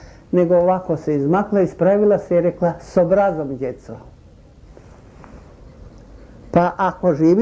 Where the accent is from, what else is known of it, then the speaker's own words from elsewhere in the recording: Piperi, Podgorica, Montenegro; born there; Ja sam rođena u Pipere, ja sam 1917. rođena.